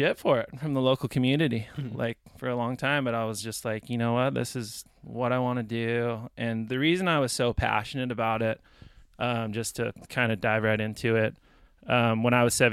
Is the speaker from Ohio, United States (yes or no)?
no; Carmel, California, United States; So I grew up in Carmel.